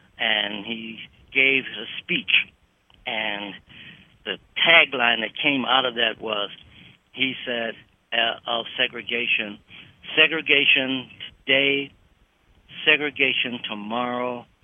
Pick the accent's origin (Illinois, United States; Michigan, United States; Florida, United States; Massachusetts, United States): Michigan, United States; Detroit; born there; You know, to some extent, you know, I was born in Detroit, where Detroit was desegregated.